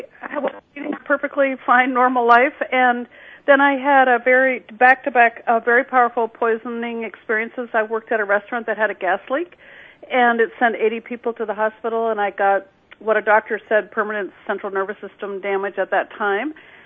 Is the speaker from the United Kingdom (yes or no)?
no; New England, United States; And I'm from Northern New England.